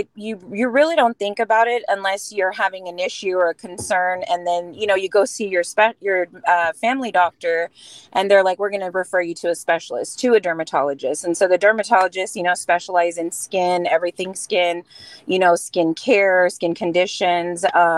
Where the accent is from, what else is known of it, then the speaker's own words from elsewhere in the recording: Sinton, Texas, United States; now in Corpus Christi, United States; I'm originally from Sinton area, and I've lived in Corpus now for the last 5 years, but South Texas, born and raised.